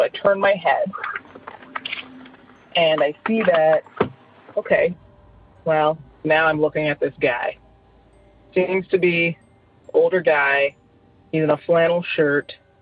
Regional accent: Toronto, Ontario, Canada; I'm from Toronto.

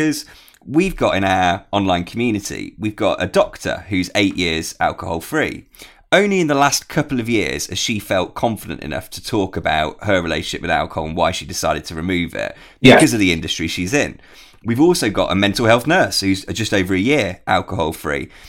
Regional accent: Birmingham, West Midlands, United Kingdom; now in Liverpool, United Kingdom; I'm from Birmingham, but I had this feeling of home in Liverpool.

